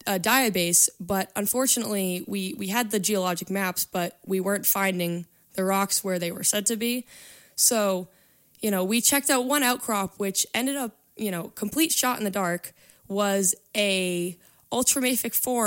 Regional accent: Walpole, Massachusetts, United States; So I am actually from Walpole, Massachusetts, which is a little town kind of south of Boston.

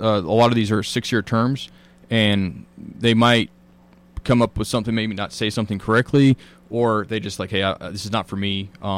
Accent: Spokane Valley, Washington, United States; So I was born and raised in the Valley.

